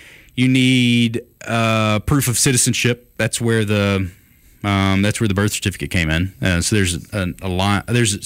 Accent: Nashville, Tennessee, United States; born there; I had to order it from the city I was born or the state I was born up in Nashville.

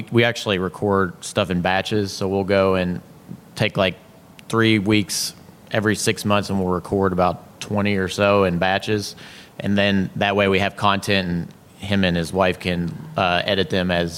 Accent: Bardstown, Kentucky, United States; and so, just growing up in Bardstown, I knew a lot of people in the industry.

